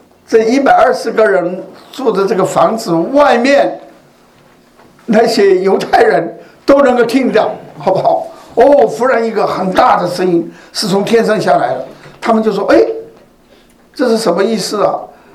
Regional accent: China; now in Canada; 等于我们中国人很多移民到加拿大来

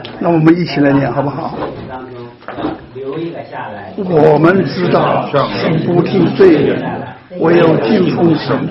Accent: China; 所以天神老天爷啊，就是我们中国人的这个概念。

